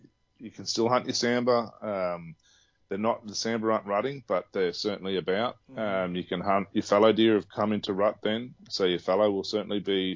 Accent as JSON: {"language": "English", "town": "Sydney", "region": "New South Wales", "country": "Australia", "tie": "born or raised there", "said": "I grew up in Sydney, on the outskirts of Sydney, in sort of 42 degrees Celsius, you know."}